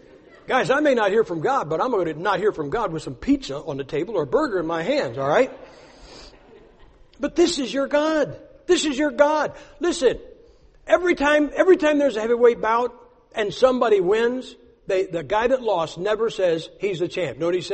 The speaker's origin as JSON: {"language": "English", "region": "Ohio", "country": "United States", "said": "I'm from Ohio, but we live in Idaho now because I run the school."}